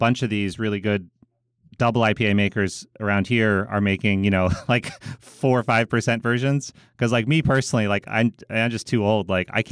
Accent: Vermont, United States; so I'm from Vermont.

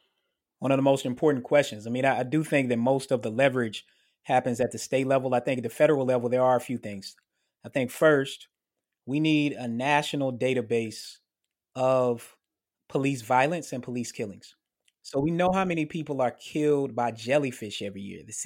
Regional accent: Murfreesboro, Tennessee, United States; Like an officer I know from my hometown in Murfreesboro, Tennessee

